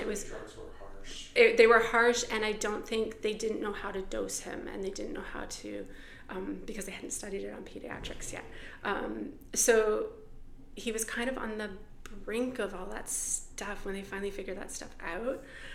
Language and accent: English; Toronto, Ontario, Canada; I'm from Toronto. Okay. I grew up in Toronto. I moved back to Toronto now. But I was living near Owen Sound in a tiny little town.